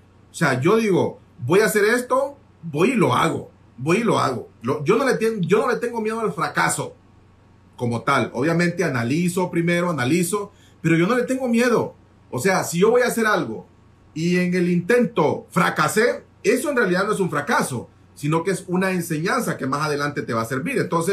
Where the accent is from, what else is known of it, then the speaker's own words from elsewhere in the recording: Honduras; Soy de Honduras, Marcio.